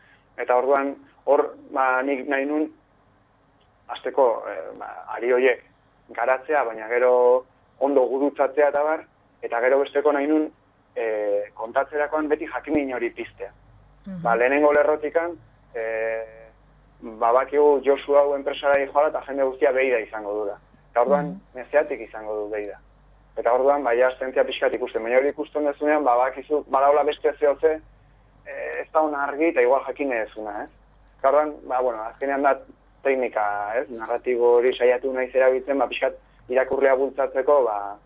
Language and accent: Basque; San Sebastián, Basque Country, Spain; ni Donosti gara naiz, hemen bizi izan naiz, ba, hemen jaio nintzen, da hemen bizi izan naiz, ba, urte hauetan